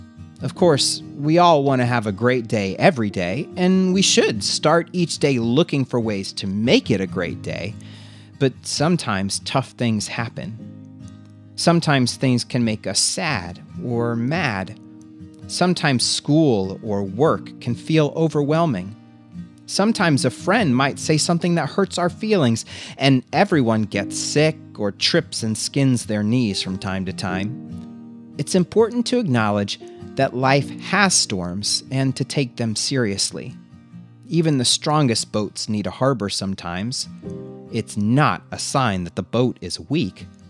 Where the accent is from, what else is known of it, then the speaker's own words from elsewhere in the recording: Florida, United States; But I actually wasn't born here. I'm originally from Florida, the Sunshine State. And let me tell you, it only gets this cold a couple days per year, if at all.